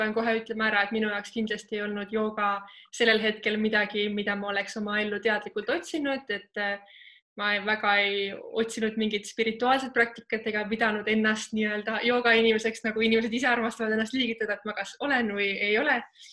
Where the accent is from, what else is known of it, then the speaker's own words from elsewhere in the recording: Tartu, Tartu County, Estonia; also born or lived in Kuremaa; Ma tulen tegelikult päris lapsepõlves elasime Kuremaal, aga üldiselt pean ma ennast pigem tartlaseks, et ma olen Tartus käinud koolis, ülikoolis, seal sellised noorema eluaastat elanud